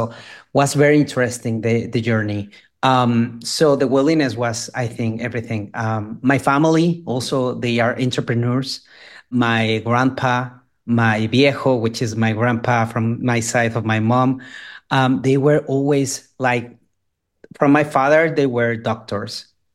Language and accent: English; Mexico; English is a second language; now in United States; I'm from Mexico. I'm Latino. And but now living in the US, but I raised and born in Mexico.